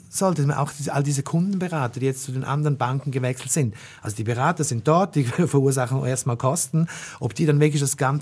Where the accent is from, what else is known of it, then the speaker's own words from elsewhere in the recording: Austria; born there; Ich bin geborener Österreicher